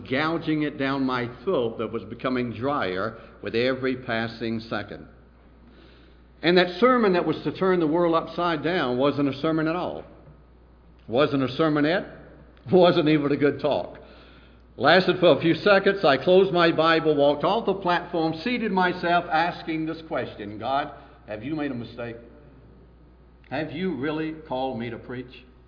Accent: Augusta, Georgia, United States; I was born again on May the 24th, 1964, in a small Pentecostal church just outside my hometown of Augusta, Georgia.

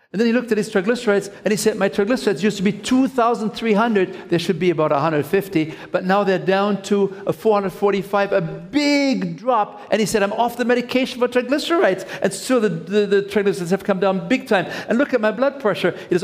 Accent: Connacht, Ireland; because I'm from Mayo.

